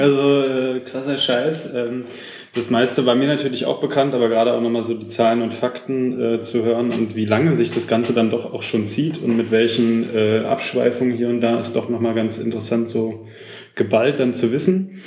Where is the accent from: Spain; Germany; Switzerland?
Germany; Berlin; moved away; Geboren und aufgewachsen in Berlin-Köpenick, im wunderschönen Ost-Berlin. Wohne da seit einiger Zeit allerdings nicht mehr, bin dann irgendwann in die südhessische Riviera gezogen